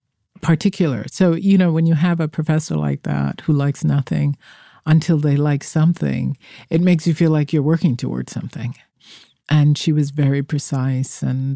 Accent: Bronx, New York, United States; You know, I grew up in the Bronx, in the North Bronx. I went to Cardinal Spellman High School and St. Philip and James Middle School. There were Catholic schools.

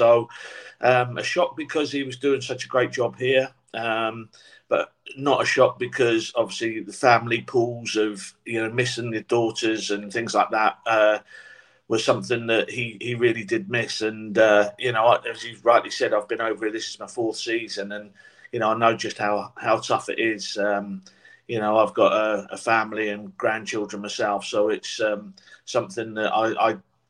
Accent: Portsmouth, South East England, United Kingdom; I'd stayed at Portsmouth, which is my hometown. And I'd played for Portsmouth.

